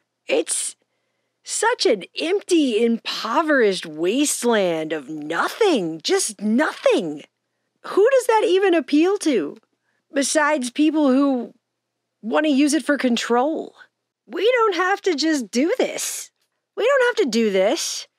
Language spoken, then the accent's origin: English; United States; Now, I'm an American, and I was raised in a country that was founded upon some self-evident truths.